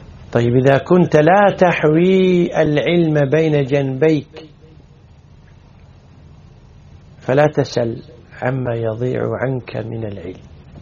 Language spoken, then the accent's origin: Arabic; Kuwait; المثل عندنا بالكويت يقول: اللي ما يعرفك ما يثمنك